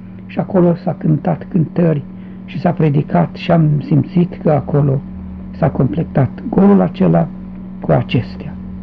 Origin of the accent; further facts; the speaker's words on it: Timișoara, Timiș County, Romania; I-am spus că sunt din Timișoara și că nu-i rău la armată.